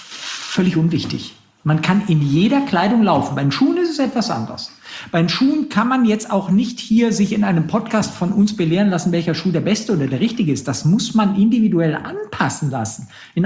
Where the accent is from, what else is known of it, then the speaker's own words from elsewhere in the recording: Neuss, North Rhine-Westphalia, Germany; born there; Weil mein Geburtsort ist die schöne Stadt Neuss am Rhein.